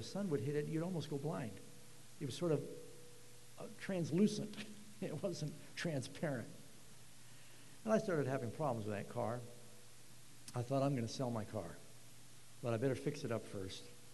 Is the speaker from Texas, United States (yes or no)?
no; New York City, New York, United States; because I grew up in New York City where we took buses and subways and taxis and walked.